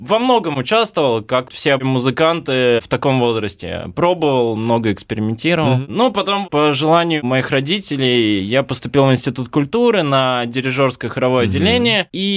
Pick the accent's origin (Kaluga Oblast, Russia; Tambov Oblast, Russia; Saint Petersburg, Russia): Saint Petersburg, Russia; Я петербуржец.